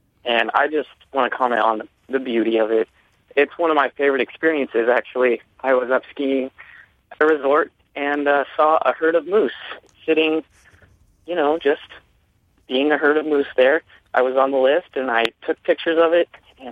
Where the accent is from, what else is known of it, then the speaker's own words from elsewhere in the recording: Utah, United States; So I'm from Utah, and it's a huge ski and snowboarding community.